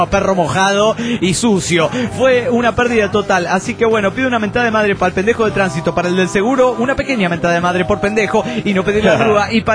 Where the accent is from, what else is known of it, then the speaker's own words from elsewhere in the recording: Querétaro, Mexico; Hola, ¿qué tal? … de Querétaro.